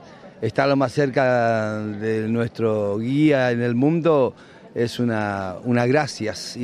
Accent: Villa Guillermina, Santa Fe, Argentina; soy de Villa Guillamina, provincia de Santa Fe, de la Argentina.

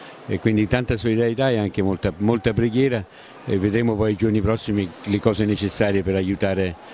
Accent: Bologna, Emilia-Romagna, Italy; vengo da Bologna, dove 4 anni fa abbiamo vissuto la stessa tragedia nel Centese

